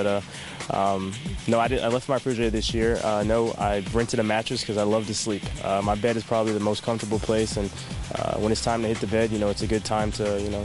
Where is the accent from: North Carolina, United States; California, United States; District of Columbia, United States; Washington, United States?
North Carolina, United States; Well, I'm from North Carolina, so I went back home.